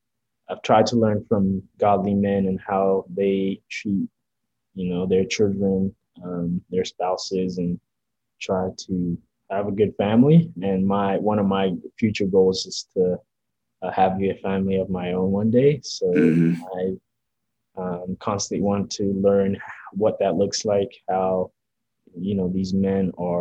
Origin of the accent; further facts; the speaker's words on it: Uganda; I realized the power of capital from a very young age growing up in Uganda.